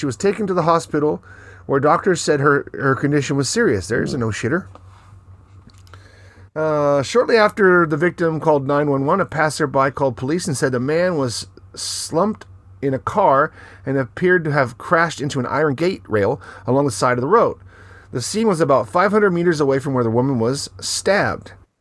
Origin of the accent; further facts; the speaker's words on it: Fukuoka, Japan; This is from my hometown. Lovely hometown of Fukuoka.